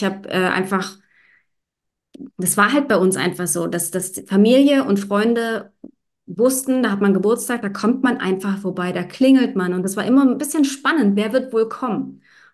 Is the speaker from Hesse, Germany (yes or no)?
no; Dresden, Saxony, Germany; Oh doch, das war bei uns in Dresden, wo ich aufgewachsen bin, war das gang und gäbe.